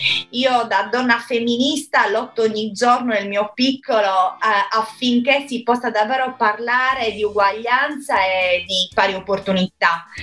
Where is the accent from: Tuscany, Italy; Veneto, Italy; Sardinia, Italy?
Sardinia, Italy; Il fatto che ci sia una donna sarda che le possa accompagnare in tutto questo le rende un po' più tranquille.